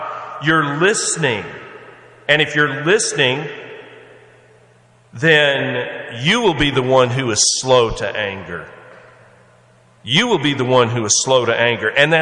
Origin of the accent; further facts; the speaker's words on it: Atlanta, Georgia, United States; born there; In Georgia, where I'm from, I was born in Atlanta, Georgia, and I love the state of Georgia. I'm a Georgia boy.